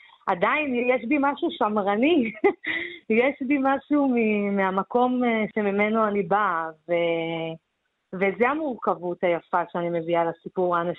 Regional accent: Bat Yam, Tel Aviv District, Israel; now in Tel Aviv, Israel; אני גדלתי בבת ים, ואני ככה בתל אביב כבר 5 שנים

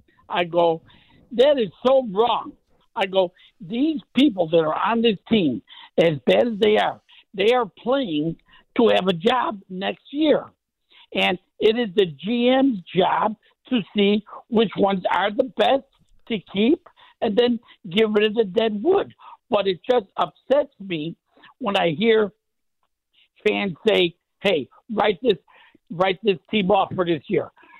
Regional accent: Chicago, Illinois, United States; now in Las Vegas, United States; I live in Las Vegas, but I was born and raised in Chicago, and I'm a lifelong Bear fan.

